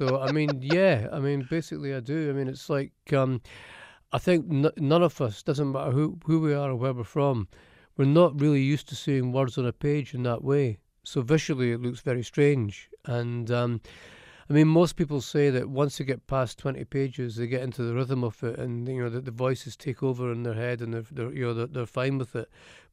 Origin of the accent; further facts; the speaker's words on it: Edinburgh, Scotland, United Kingdom; And I notice that when I go home, as soon as I get into the taxi, my accent changes completely and it becomes a lot thicker. Yeah, I mean, I think I'm lucky that I've got a place. I've still got a house in Edinburgh